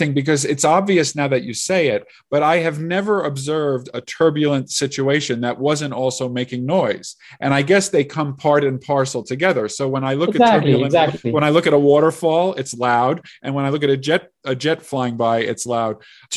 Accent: New York, United States; when I was a young child growing up in New York, there was something called the supersonic transport that flew directly over my home in Long Island.

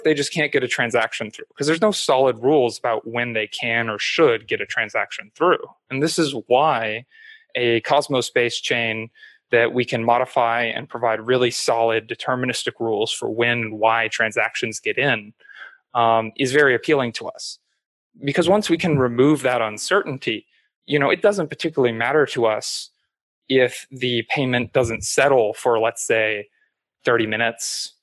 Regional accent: United States; if I, as an American, were to try and go and build a bunch of fiber in certain countries, they would stop me from doing it.

